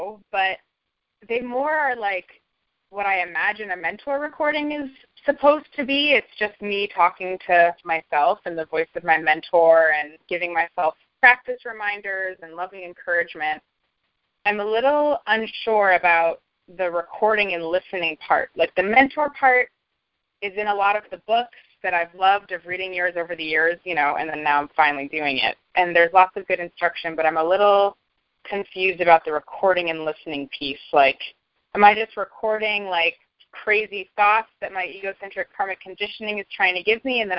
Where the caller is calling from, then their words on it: Washington, District of Columbia, United States; I'm calling from Washington, D.C.